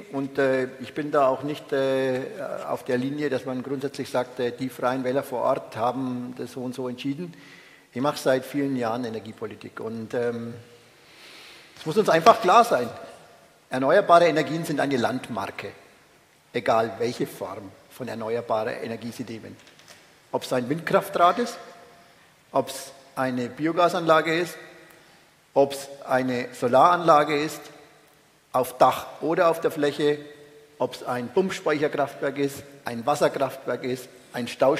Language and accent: German; Bavaria, Germany; Ich bin ein Franke. Ich bin ein Oberfranke.